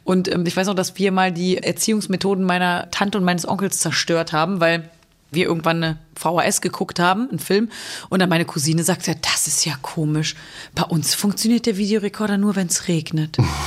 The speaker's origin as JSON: {"language": "German", "town": "Cologne", "region": "North Rhine-Westphalia", "country": "Germany", "said": "Naja, als Kölnerin möchte man gerne, dass Köln als Geburtsort auch im Pass steht."}